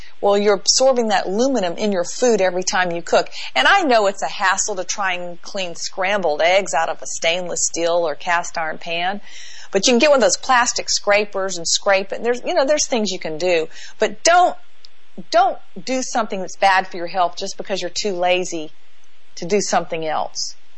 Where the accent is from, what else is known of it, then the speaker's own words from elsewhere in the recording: the South, United States; well, I'm from the South